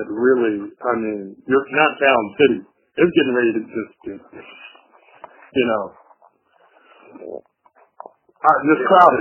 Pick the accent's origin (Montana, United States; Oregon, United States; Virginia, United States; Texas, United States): Virginia, United States; Hampton Roads; I'm from Hampton Roads in Virginia. But I have family members there in Santa Monica.